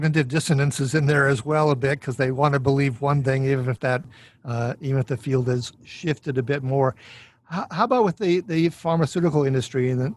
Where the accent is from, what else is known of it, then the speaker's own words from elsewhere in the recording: Minnesota, United States; I'm from Minnesota, after all